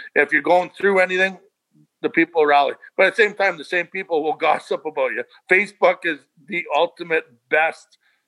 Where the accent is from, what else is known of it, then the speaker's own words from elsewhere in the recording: Chetwynd, British Columbia, Canada; So growing up in Chetwynd, I was related to everyone. It's a very small town